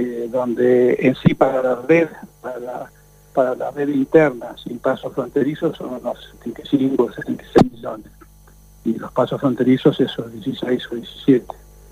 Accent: Bahía Blanca, Buenos Aires Province, Argentina; born there; Bueno, un abrazo en particular de Bahía Blanca, que es donde yo nací

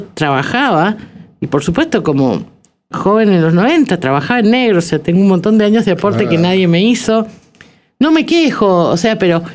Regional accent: San Juan, Argentina; also born or lived in Mendoza; Y crecí en San Juan. Yo soy mendocina.

